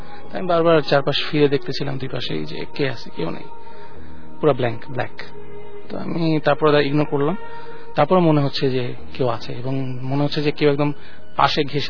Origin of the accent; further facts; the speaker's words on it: Daudkandi, Chittagong Division, Bangladesh; এই ঘটনাটা আমার ছোটবেলার ঘটনা, সেটা আমার গ্রামের বাড়িতে হয়েছে, কুমিল্লার দাউদকান্দি। আমাদের গ্রামের বাড়িটার নাম হলো চ্যাঙ্গাকান্দি।